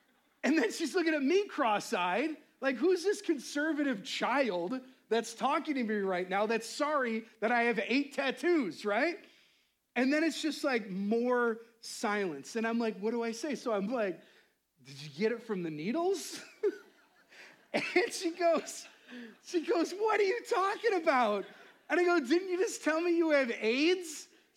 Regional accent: New York, United States; I'm from New York, and I thought people from California were awesome.

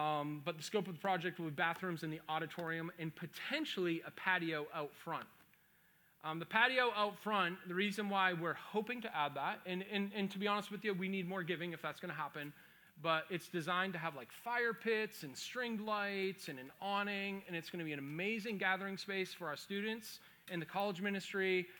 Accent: Boston, Massachusetts, United States; And I brought in the fact that I'm from Boston. There's a lot of kids from Northeast.

